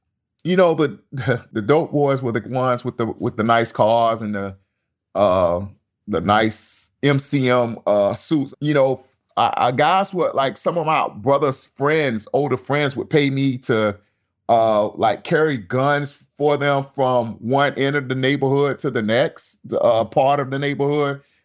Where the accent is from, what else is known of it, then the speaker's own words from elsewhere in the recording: Tampa, Florida, United States; growing up in Central Park Village was extremely difficult. It was surrounded by a lot of violence. We didn't have any gangs back then in Tampa.